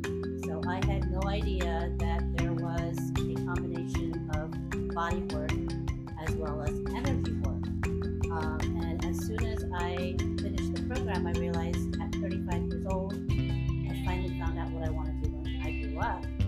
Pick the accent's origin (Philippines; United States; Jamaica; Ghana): Philippines; Well, I'm Filipina. I haven't been back since for about 50 years now.